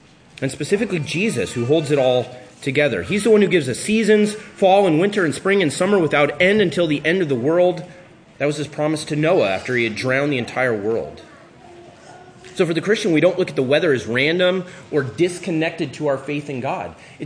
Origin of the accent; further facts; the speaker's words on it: Tri-Cities, Washington, United States; also born or lived in Louisville, Kentucky; I grew up in the Tri-Cities, so we got the Columbia River, massive river. And then we lived in Louisville, Kentucky, right next to the Ohio River.